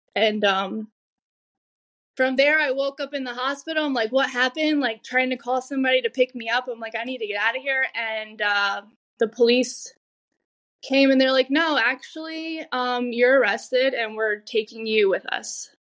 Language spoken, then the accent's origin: English; Wilmington, North Carolina, United States; now in New Jersey, United States; so I'm from North Carolina, Wilmington, North Carolina. And I drove up here where I live now in New Jersey